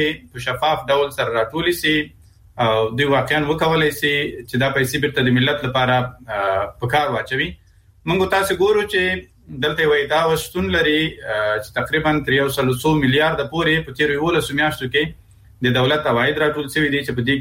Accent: Afghanistan; زه شخصا د یو افغان په حیث دې خوشاله یم

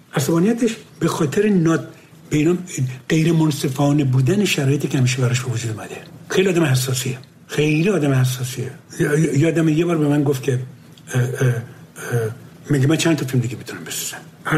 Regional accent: Abadan, Khuzestan, Iran; moved away; من بچه آبادانم، آبادان نزدیک تیارو میارو اینا بر بیرون بود

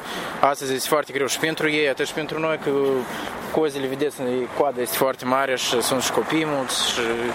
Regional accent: Chișinău, Moldova; Suntem moldoveni, Chișinău, dar acum suntem stabiliți, care cu traiul, care cu învățătură, suntem stabiliți în bun, la 200 de km distanță

